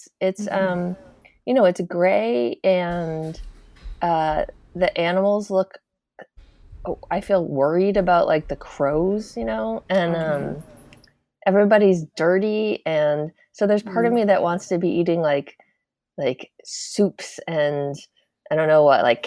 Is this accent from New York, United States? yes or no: no; Massachusetts, United States; Massachusetts.